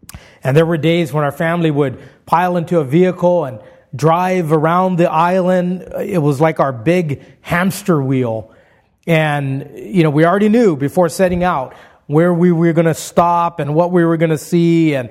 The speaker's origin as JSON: {"language": "English", "region": "Hawaii", "country": "United States", "tie": "born or raised there", "said": "You know, growing up in Hawaii, I longed to be a complainer."}